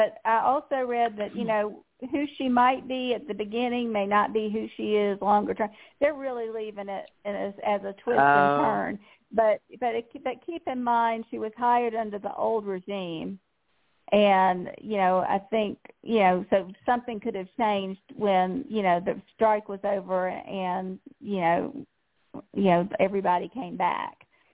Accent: South Carolina, United States; And that was filmed in my home state of South Carolina.

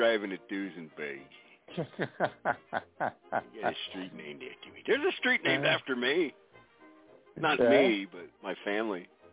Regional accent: Pennsylvania, United States; moved away; also born or lived in Columbus, Ohio; Beginning of 1983 is when I moved away from Pennsylvania.

